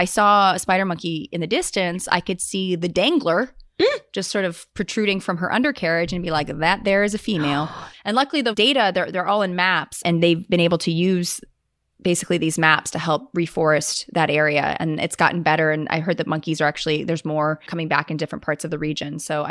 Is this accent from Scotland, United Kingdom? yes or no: yes; Scotland, United Kingdom; I'm Scottish